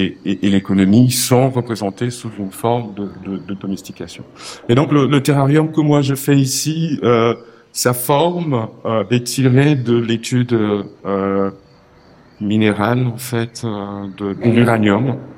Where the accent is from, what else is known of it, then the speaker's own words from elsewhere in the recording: DR Congo; now in Europe; chez moi au Congo, c'est des plantes qu'on trouve dans les zones cuprifères et aussi dans les zones équatoriales